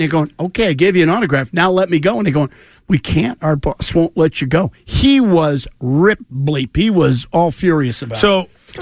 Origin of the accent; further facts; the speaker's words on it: Boston, Massachusetts, United States; I didn't mention I was from Boston.